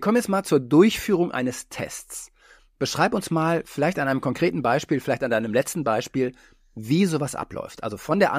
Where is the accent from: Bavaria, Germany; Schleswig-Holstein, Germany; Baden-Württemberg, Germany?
Schleswig-Holstein, Germany; Kiel; Sage ich als Kieler Jung.